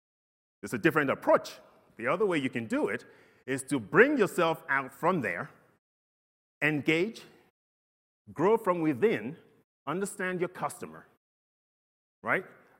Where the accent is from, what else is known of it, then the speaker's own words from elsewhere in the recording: Nigeria; Well, you're asking me, I'm from Nigeria, but it doesn't mean that's the country we need to go to, first of all.